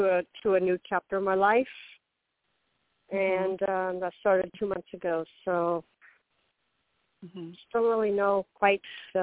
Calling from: Florida, United States; I'm in a noisy public place. Okay, that's much better. Okay. I could barely hear my own thoughts. Okay. … I'm in Florida.

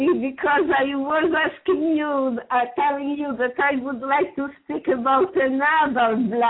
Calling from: Milan, Lombardy, Italy; English is a second language; I am calling from Milan, Italy.

